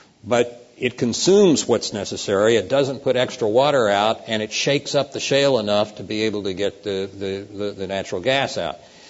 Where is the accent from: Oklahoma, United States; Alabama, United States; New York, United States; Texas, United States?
Oklahoma, United States; when I was growing up in Oklahoma